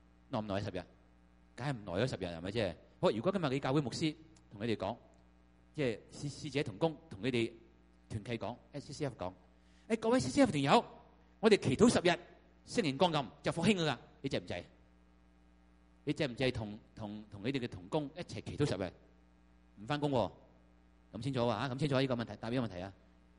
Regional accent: Hong Kong; 即系我哋香港人咧，好心急嘅，知唔知啊？

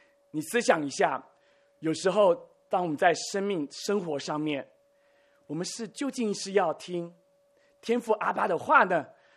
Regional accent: southern Taiwan, Taiwan; 我记得在我中学的时候，那个时候我是在台湾，那么台湾我是南部人哦，但是我的国语还可以啊，不是很带有这个闽南腔哦。

